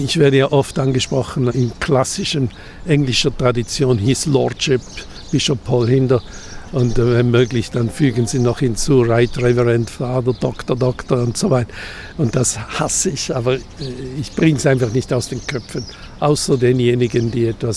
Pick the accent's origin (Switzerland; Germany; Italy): Switzerland; Thurgau; Ich bin im Thurgau aufgewachsen